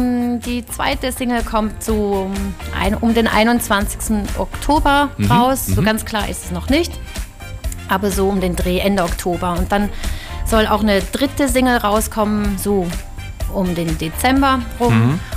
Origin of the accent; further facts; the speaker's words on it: St. Gallen, Switzerland; moved away as an adult; now in Berlin, Germany; also in meiner Heimat in St. Gallen